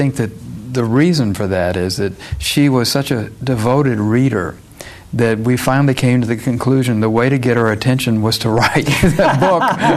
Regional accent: Dallas, Texas, United States; also born or lived in Oklahoma City / Abilene; I was born in Oklahoma City and lived there in Oklahoma for a few years. And then my father was a banker, and we moved to Texas, to Abilene, and then to Dallas, which is where I went to high school.

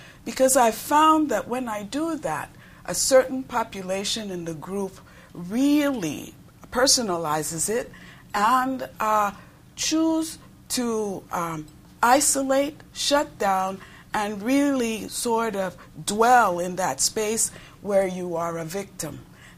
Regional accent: Panama; I was born and raised my childhood in Panama. For those of you who are challenged geographically, that's Central America.

